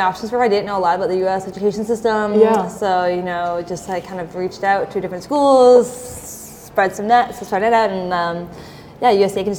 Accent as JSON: {"language": "English", "country": "Canada", "said": "I'm Canadian, took yeah. French growing up in at school, and then stopped taking it."}